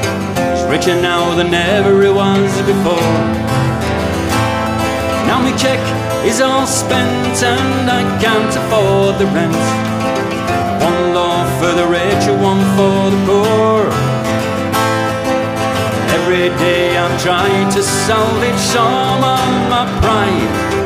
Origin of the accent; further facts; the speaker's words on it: England, United Kingdom; Now, I grew up in England in the 80s.